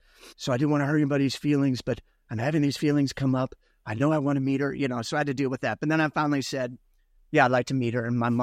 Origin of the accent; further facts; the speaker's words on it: Missouri, United States; born there; Missouri was very closed. I was born on the Missouri side.